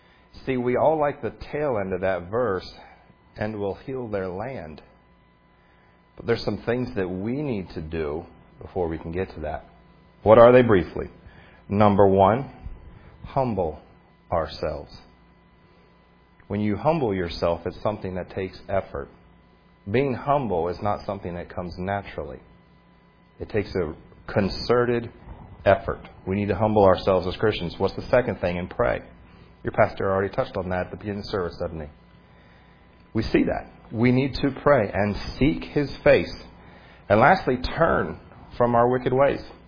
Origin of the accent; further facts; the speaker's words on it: Maryland, United States; one of the things that I'm used to growing up in Western Maryland and traveling different parts of the country